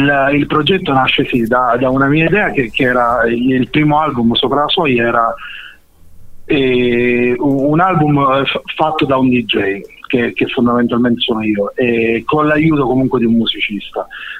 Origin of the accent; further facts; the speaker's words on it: Augusta, Sicily, Italy; io e il tastierista e Carmelo siamo di Augusta